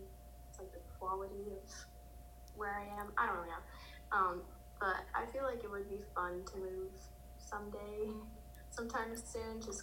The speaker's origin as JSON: {"language": "English", "town": "Redwood City", "region": "California", "country": "United States", "tie": "born or raised there", "said": "I live in Redwood City. I've always lived in Redwood City. I actually never moved before. My family has moved, like, before I was born, but I've always lived here."}